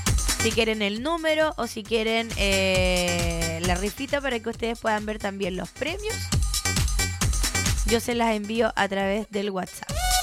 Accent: Valdivia, Los Ríos, Chile; Nosotros somos de Valdivia.

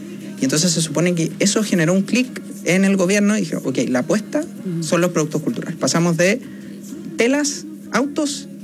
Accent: Independencia, Santiago Metropolitan Region, Chile; Yo crecí en Independencia, muy cerca del barrio Recoleta.

